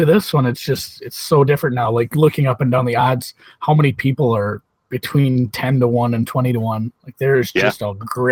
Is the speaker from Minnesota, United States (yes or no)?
yes; Minnesota, United States; Growing up in Minnesota, we had Tommy Lehman.